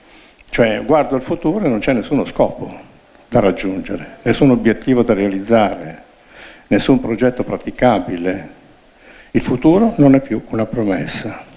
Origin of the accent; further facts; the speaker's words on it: Greece; Italian is a second language; io che cristiano non sono perché sono greco